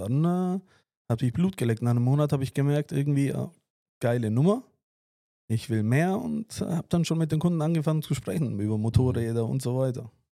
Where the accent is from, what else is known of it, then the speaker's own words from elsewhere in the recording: Italy; als Italiener